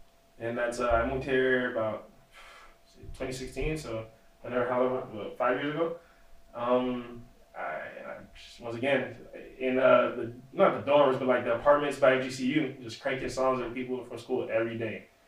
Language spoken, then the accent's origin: English; Miami, Florida, United States; So I'm from Miami. I'm not from out here.